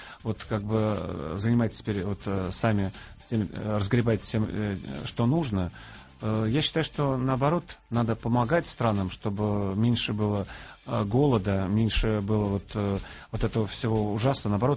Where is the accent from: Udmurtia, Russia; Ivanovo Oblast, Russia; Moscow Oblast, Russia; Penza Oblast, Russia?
Penza Oblast, Russia; Я давал концерт в Пензенской области, у себя на родине